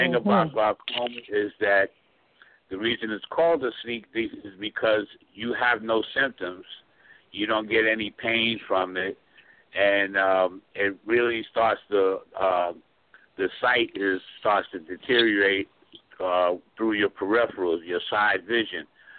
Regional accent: New York City, New York, United States; I was very severely nearsighted growing up in New York City.

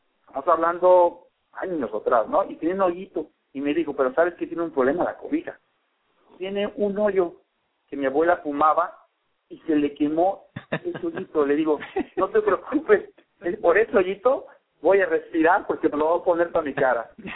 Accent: El Alazán, Michoacán, Mexico; moved away; also born or lived in La Alberca; De cuando llego a este país, y yo vengo de Michoacán, ¿no? Con mucho orgullo michoacano, nunca olvido mis raíces

